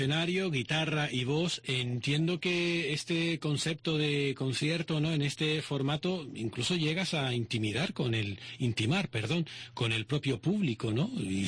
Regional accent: Canary Islands, Spain; accent: Canarian; nosotros somos canarios, ceseamos, no pronunciamos

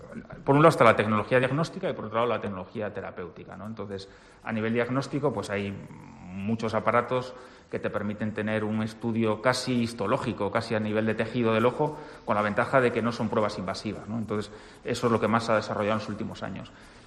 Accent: Cantabria, Spain; te das cuenta de que, como en Cantabria, en muy pocos sitios se vive.

